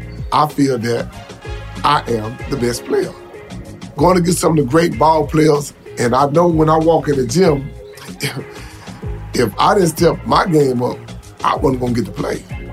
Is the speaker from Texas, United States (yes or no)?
yes; Houston, Texas, United States; I'm from Houston, Texas. I grew up in Trinity Garden. I went to Cashmere High School